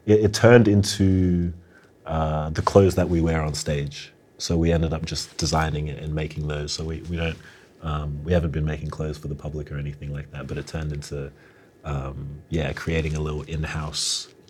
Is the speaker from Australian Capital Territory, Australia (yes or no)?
yes; Canberra, Australian Capital Territory, Australia; But yeah, growing up in Canberra, quiet.